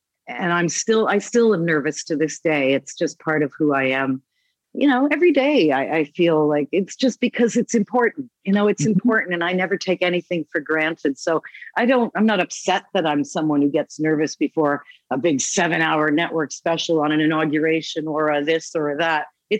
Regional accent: Kitchener, Ontario, Canada; Well, I grew up in Kitchener, Ontario.

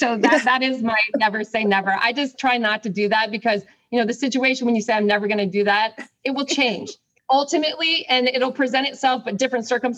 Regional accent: Boulder, Colorado, United States; So I grew up in Boulder, Colorado. I went to college at Colorado State.

